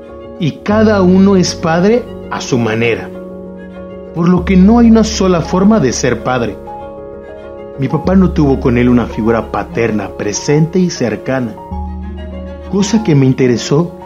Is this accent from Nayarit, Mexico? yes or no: no; Cananea, Sonora, Mexico; Mi abuelo paterno … llegó a trabajar a mi pueblo natal, Cananea, ciudad minera del norte del estado de Sonora, en esas primeras décadas del siglo XX